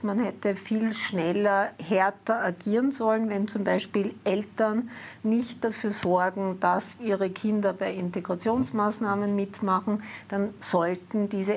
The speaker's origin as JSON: {"language": "German", "region": "Vienna", "country": "Austria", "said": "und ich komme ja aus Wien und die Stimmung, die ich mitkriege"}